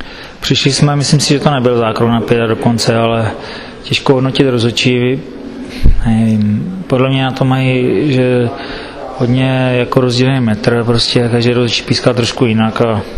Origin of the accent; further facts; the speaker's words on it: Brno, South Moravian Region, Czechia; když mi byly asi dva měsíce, jak jsme se přestěhovali do Brna, takže jsem vyrůstal v Brně